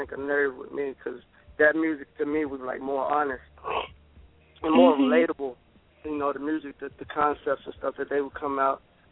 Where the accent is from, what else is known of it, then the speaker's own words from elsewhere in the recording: Memphis, Tennessee, United States; I was raised in North Memphis, and it's like, you know, most people know it's crazy down there, man.